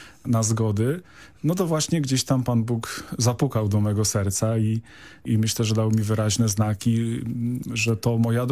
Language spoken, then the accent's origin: Polish; Chmielnik, Świętokrzyskie Voivodeship, Poland; Tak, to moje rodzinne miasteczko. Tam się wychowałem, tam spędziłem dzieciństwo.